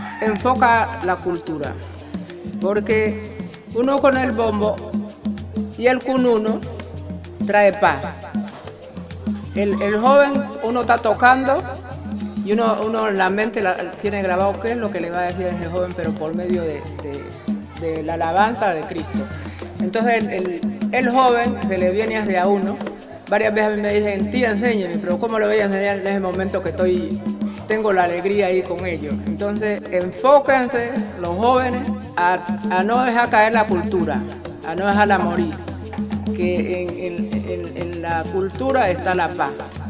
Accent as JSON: {"language": "Spanish", "town": "Francisco Pizarro", "region": "Nariño", "country": "Colombia", "said": "soy de Francisco Pizarro Salaonda, tengo 73 años"}